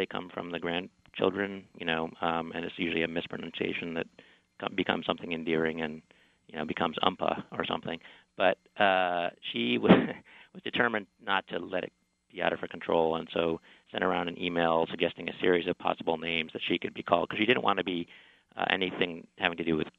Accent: Buffalo, New York, United States; When we grew up in Buffalo, we grew up in a, you know, a small house.

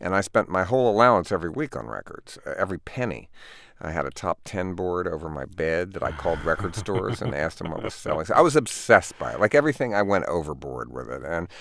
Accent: Baltimore, Maryland, United States; Yeah. Well, when I grew up in the 50s, certainly early rock and roll was what I listened to.

